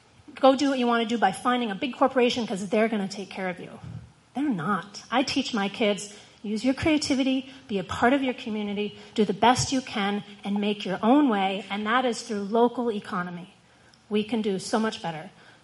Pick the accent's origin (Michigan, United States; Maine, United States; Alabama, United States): Maine, United States; also born or lived in Montana / Alaska; I've lived in Montana, I've lived in Alaska, I grew up in Western Maine.